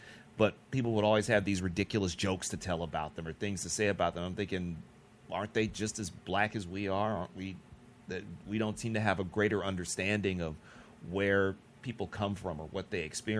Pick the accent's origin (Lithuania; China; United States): United States; Detroit, Michigan; I grew up in Detroit, where mine was more of just a straight-up urban city experience.